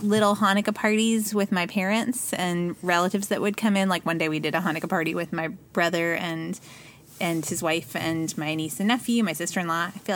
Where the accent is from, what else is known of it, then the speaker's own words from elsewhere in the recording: Long Island, New York, United States; now in Virginia, United States; And I'm from Long Island, but I've been living in Virginia long enough to feel that it is my home.